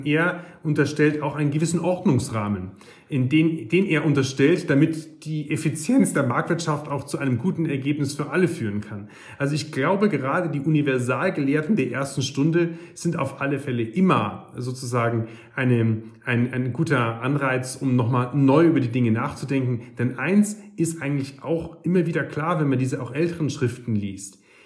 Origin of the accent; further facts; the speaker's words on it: Munich, Bavaria, Germany; denn ich kann mir eben für 10 Euro in München, in meiner Heimat, wahrscheinlich weniger Wohnraum leisten